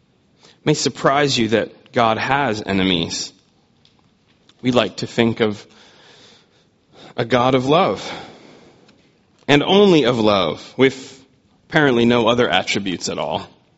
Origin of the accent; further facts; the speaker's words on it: Pennsylvania, United States; I grew up in the United States, in the state of Pennsylvania, and right behind my house growing up was a group of Amish people